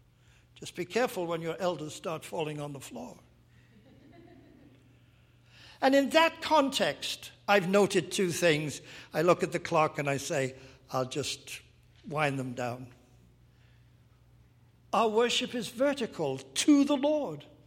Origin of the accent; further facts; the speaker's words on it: England, United Kingdom; moved away; You may have noticed I'm from England a long time ago.